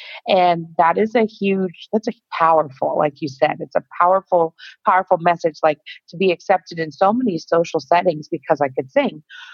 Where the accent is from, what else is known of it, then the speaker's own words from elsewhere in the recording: Pasadena, Texas, United States; I live in Houston, Texas. I grew up in Pasadena, which is a suburb of Houston, Texas.